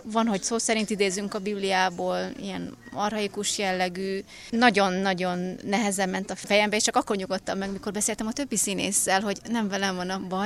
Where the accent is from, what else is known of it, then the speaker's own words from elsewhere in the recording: Budapest, Hungary; born there; Budapesten, és nagyon szerettem volna jönni.